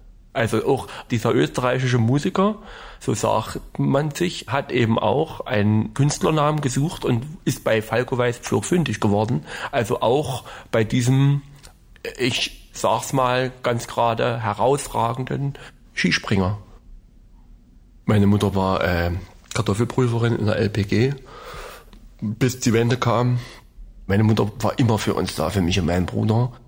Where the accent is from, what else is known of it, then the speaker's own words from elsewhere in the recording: Donnerroda, Thuringia, Germany; also born or lived in Rudolstadt; ich bin schon geboren in Rudolstadt, aber aufgewachsen in der Nähe von Rudolstadt, das ist ein etwas kleinerer Ort, in Donnerroda. Und da lebe ich jetzt noch wieder.